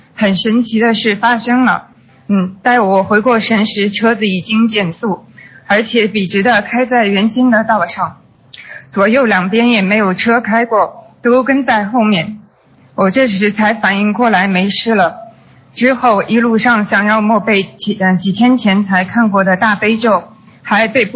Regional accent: New York, United States; 我是来自美国纽约的

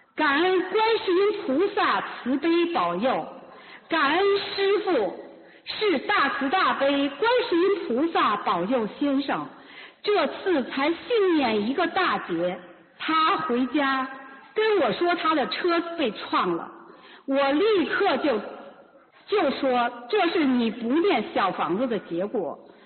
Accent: Beijing, China; 我是来自北京的

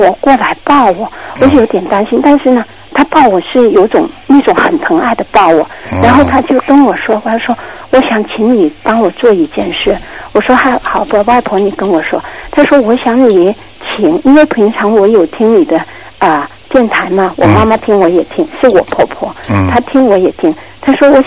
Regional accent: China; 我开车，我小时候是在大陆长大的

